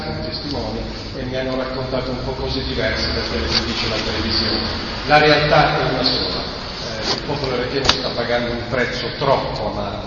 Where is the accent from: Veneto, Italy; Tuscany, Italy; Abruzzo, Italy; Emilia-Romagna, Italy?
Abruzzo, Italy; Pescara; sarei venuto lo stesso personalmente, ovviamente, perché sono di Pescara.